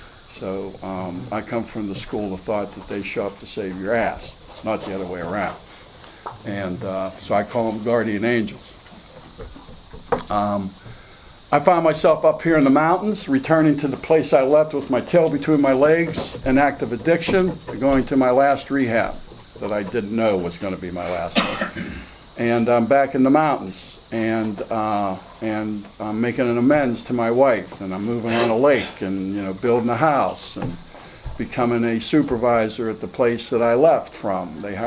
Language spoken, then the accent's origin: English; Pittsburgh, Pennsylvania, United States; I'm from Pittsburgh, born and raised, Southfields boy